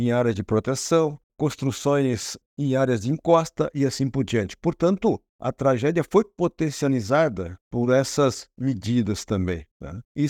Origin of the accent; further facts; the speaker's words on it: Porto Alegre, Rio Grande do Sul, Brazil; e sou de Porto Alegre, engenheiro civil